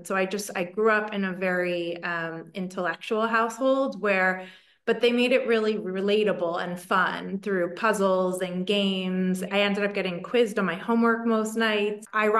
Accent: Philadelphia, Pennsylvania, United States; So originally I'm from Philadelphia, or just outside. It's sort of a small suburb called the Bain Line, which is just right outside of Philadelphia.

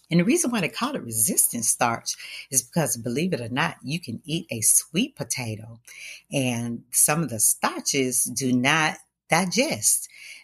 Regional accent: the South, United States; growing up in the South, you know, we ate our gumbo and we loved it.

